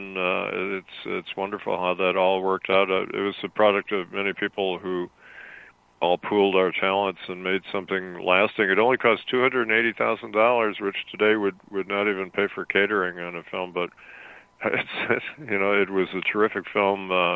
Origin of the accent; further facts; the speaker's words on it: Milwaukee, Wisconsin, United States; I was living in Wisconsin, my home state. I'm from Milwaukee, and then I went to school in Madison at the University of Wisconsin.